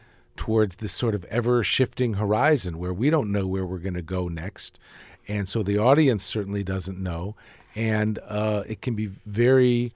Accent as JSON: {"language": "English", "town": "Chicago", "region": "Illinois", "country": "United States", "said": "I'm from Chicago originally."}